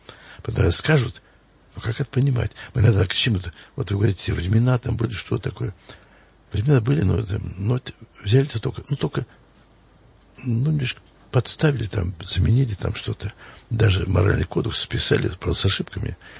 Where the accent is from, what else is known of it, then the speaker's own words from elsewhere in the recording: Zaraysk, Moscow Oblast, Russia; в храме, в котором я вырос, в Зарайске.